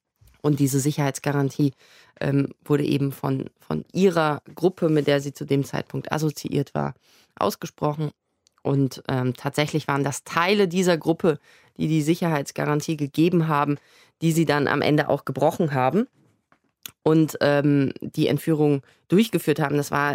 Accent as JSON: {"language": "German", "town": "Bonn", "region": "North Rhine-Westphalia", "country": "Germany", "tie": "born or raised there", "said": "Also es ist so, ich komme aus Bonn und bin mit Laura eben dort zur Schule gegangen."}